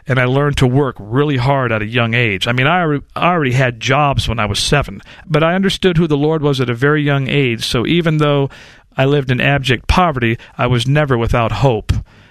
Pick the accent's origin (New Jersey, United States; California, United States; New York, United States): California, United States; Compton; I grew up in South Central Los Angeles for the first part of my life, an area known as Compton.